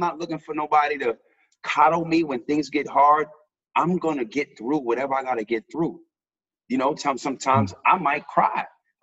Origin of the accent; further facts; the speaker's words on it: New York City, New York, United States; So although I'm from New York City, I'm from the Bronx, I've seen the whole world pretty much.